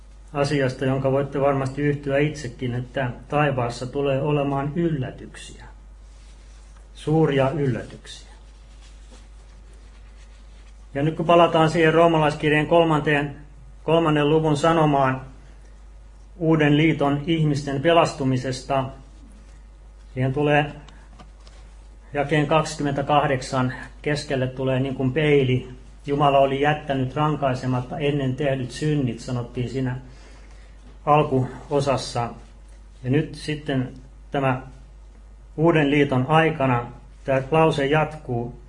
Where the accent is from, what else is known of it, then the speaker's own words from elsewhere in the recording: Kokkola, Central Ostrobothnia, Finland; Itse olen Kokkolasta